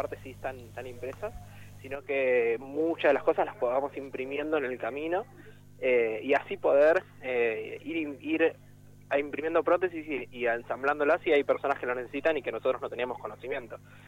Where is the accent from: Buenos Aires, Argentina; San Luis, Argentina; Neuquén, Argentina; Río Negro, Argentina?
Buenos Aires, Argentina; Nosotros somos de Buenos Aires